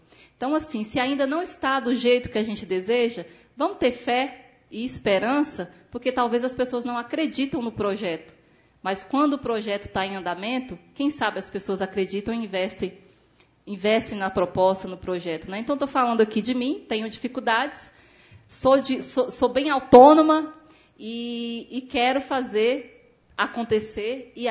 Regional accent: Formosa, Goiás, Brazil; eu tenho 43 anos, sou de Formosa, venho do campo, da zona rural, amo esse espaço, esse lugar. E quando eu cheguei aqui, em 2021

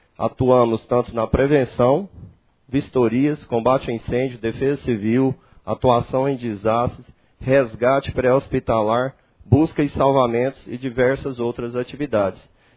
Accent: Goiânia, Goiás, Brazil; now in Formosa, Brazil; Eu fico muito feliz por ter chegado aqui em Formosa, né? Eu sou oriundo de Goiânia, estava no entorno, mas cheguei aqui em Formosa

